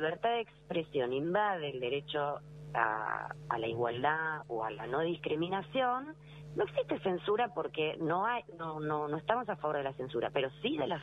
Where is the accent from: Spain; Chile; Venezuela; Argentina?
Argentina; Como argentinas